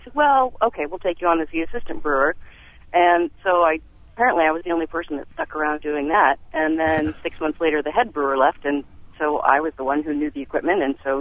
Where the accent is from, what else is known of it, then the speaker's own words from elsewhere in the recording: California, United States; And then I grew up in California, and a friend in college gave me a bottle of beer he brewed